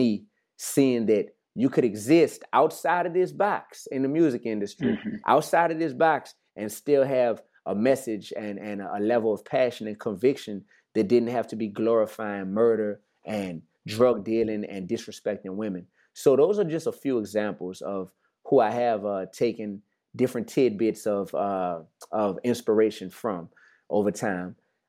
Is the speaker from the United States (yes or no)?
yes; Louisiana, United States; I'm from Louisiana.